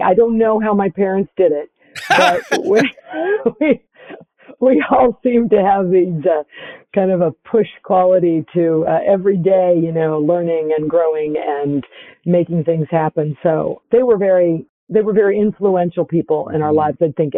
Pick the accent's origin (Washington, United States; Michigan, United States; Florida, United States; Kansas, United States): Kansas, United States; Prairie Village; Believe it or not, I was born and raised in Prairie Village, Kansas. I am one of a number of children.